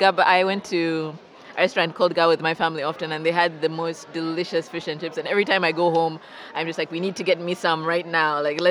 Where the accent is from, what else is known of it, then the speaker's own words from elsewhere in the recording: Western Region, Uganda; I come from the Bunyoro tribe, the Bunyoro people.